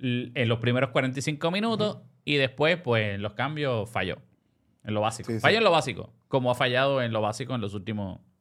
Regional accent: Corozal, Puerto Rico; yo puse un post de los plataneros de Corozal, porque yo soy de Corozal.

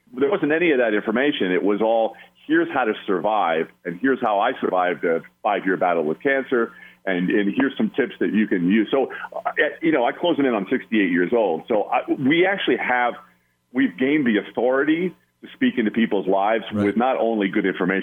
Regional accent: New York, United States; now in Los Angeles, United States; But you know, I'm from Long Island, but we live in Los Angeles

